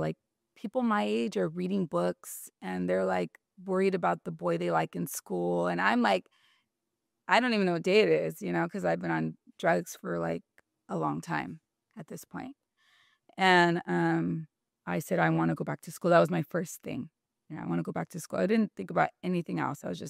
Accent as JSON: {"language": "English", "town": "Bassett", "region": "California", "country": "United States", "tie": "born or raised there", "said": "I'm from San Gabriel Valley, from a little town called Bassett."}